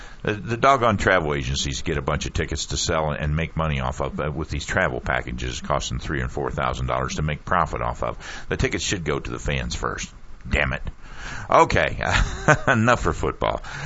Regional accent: Ohio, United States; I was born and raised in Ohio, and so was Bo, and not that far from where I lived.

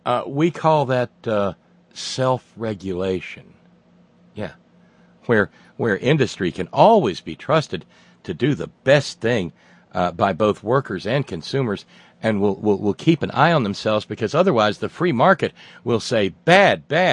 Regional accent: Alabama, United States; when I was a little bitty redneck boy, growing up in the Shoals area of Northwest Alabama

